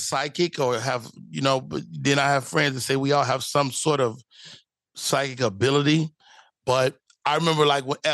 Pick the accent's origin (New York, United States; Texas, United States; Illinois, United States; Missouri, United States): Illinois, United States; Chicago; growing up in Chicago, you really would be like, hey, man, stop playing.